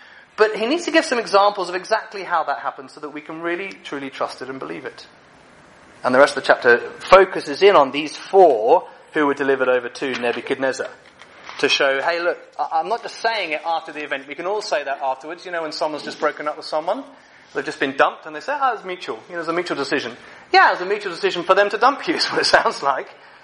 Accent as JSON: {"language": "English", "region": "England", "country": "United Kingdom", "said": "In England, going to France isn't that big a deal. I'm from England."}